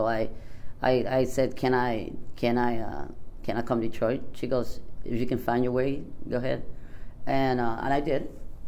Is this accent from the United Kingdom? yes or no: no; Germany; now in United States; So then we got sent to Germany. I could have grown up in Hawaii, but instead I grew up in Germany. Then we came back to the States. I think we might have went back to Germany, went back to the States.